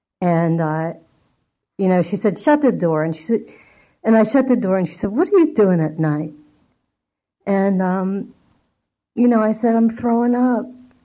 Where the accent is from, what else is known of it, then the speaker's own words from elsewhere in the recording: Pennsylvania, United States; moved away; But I moved out here from Pennsylvania, and I weighed like 140. And back in Pennsylvania, that wasn't like so bad.